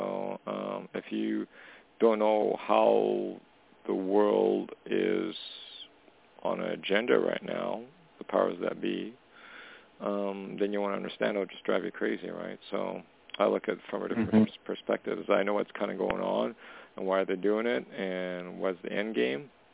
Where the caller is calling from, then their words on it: Canada; calling from Canada.